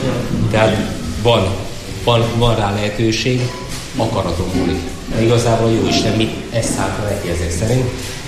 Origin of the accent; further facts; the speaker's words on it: Chaslivtsi, Zakarpattia Oblast, Ukraine; én magam Ungvár mellől jöttem, Ungvár mellett 8 kilométerre egy Császtóc nevű kis faluból származom, meg lakom, úgyhogy ilyen napi két órát ingázom